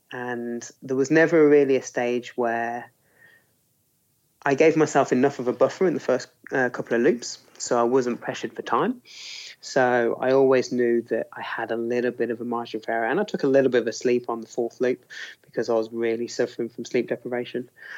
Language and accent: English; Birmingham, West Midlands, United Kingdom; I grew up in Birmingham, which is a big city in the middle of the UK, about as far away from the mountains as you can.